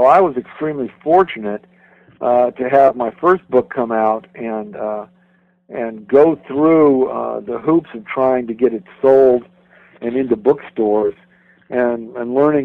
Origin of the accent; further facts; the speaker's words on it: Orlando, Florida, United States; The Orlando Sentinel, which is my hometown newspaper, refuses to write anything about me or my work.